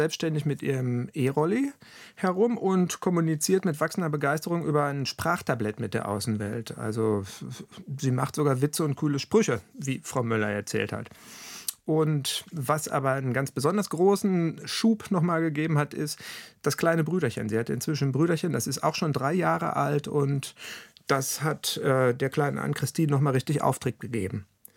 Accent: North Rhine-Westphalia, Germany; würde man bei uns im Ruhrgebiet sagen

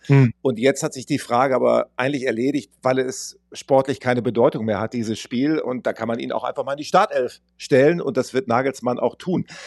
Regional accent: Germany; wenn ich als Deutscher

